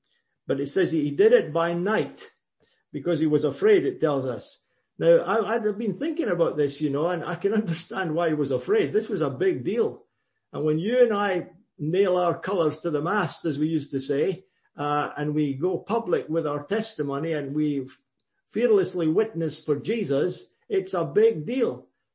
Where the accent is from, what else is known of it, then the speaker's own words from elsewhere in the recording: Scotland, United Kingdom; I thank God for my heritage in the assemblies when I was a boy and growing up in Scotland.